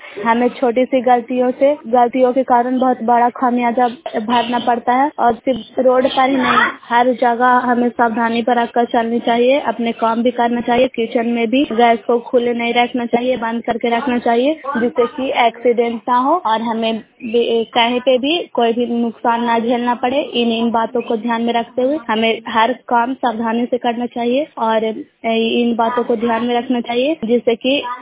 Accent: Bihar, India; ग्राम बैरीगंज post Makrata जिला नालंदा की निवासी हूँ।

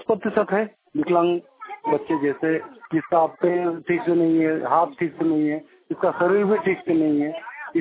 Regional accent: Mechua, Jharkhand, India; और मैं मेछुआ गांव से हूँ।

